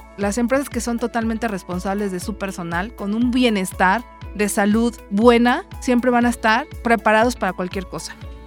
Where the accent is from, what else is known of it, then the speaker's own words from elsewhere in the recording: Mexico; como población latinoamericana en general, sobre todo México, que estamos pegados a los Estados Unidos